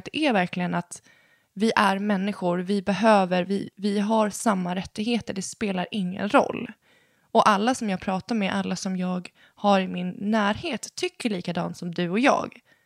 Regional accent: Sweden; born there; våra pappor är från Chile och vi är födda i Sverige.

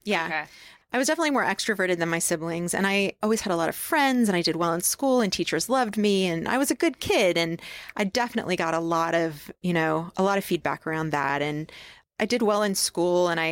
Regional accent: New York, United States; born there; And I was born in upstate New York.

